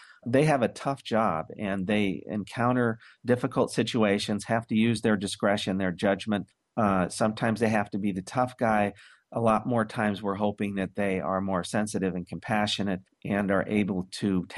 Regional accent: Portland, Oregon, United States; born or raised there

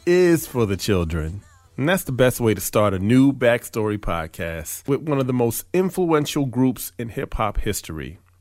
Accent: East Coast, United States; I grew up on the East Coast, and this is the birthplace of hip-hop

